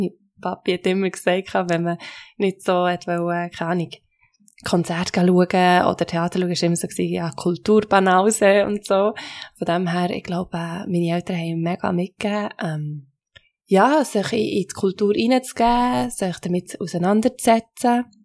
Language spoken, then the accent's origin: German; Switzerland; Ich bin Schweizerin, Italienerin, Madagassin